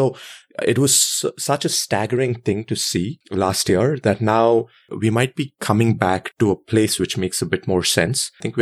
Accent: India; Like growing up in India, you're like, oh, you know what?

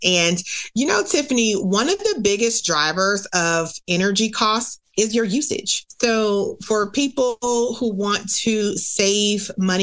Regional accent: Norfolk, Virginia, United States; I am from Hampton Roads, born and raised in Norfolk, where I still live with my family.

